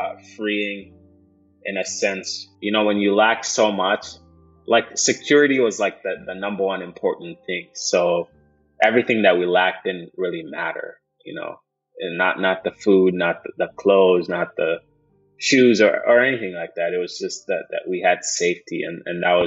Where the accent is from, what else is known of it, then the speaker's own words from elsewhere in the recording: Kenya; also born or lived in Sudan; I was born in Sudan. I don't have any memories of Sudan, but we moved to Kenya at a refugee camp when I was about like 4 or 5 years old.